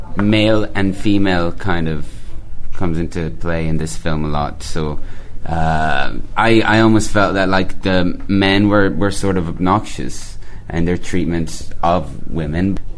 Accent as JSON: {"language": "English", "country": "Ireland", "said": "I come from Ireland, so."}